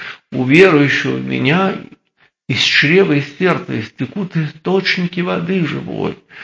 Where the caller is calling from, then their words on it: Kozelsk, Kaluga Oblast, Russia; из Оптиной пустыни, из Козельска.